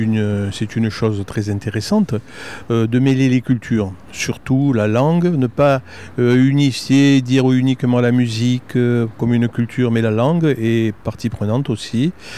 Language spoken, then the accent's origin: French; Corsica, France; je me suis intéressé très tôt à la musique traditionnelle corse, puisque je suis corse